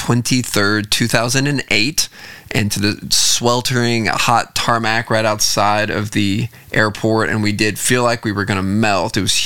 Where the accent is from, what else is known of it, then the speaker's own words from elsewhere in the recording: California, United States; born there; now in Dubai; Well, I was born in California in the U.S., and Gloria was born in Rhode Island, the smallest state in the U.S., all the way across the country.